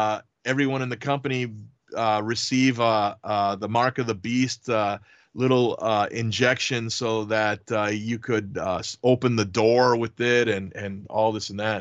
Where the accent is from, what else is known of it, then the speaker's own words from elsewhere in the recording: Wisconsin, United States; Yeah. I mean, I grew up in Wisconsin